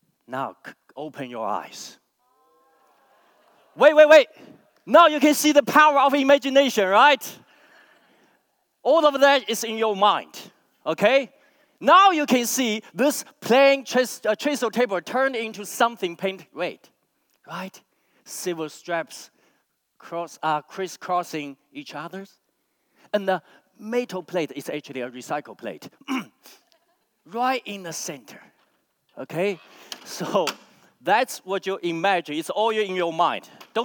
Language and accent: English; China; I'm from China. That's why I look like Bruce Lee.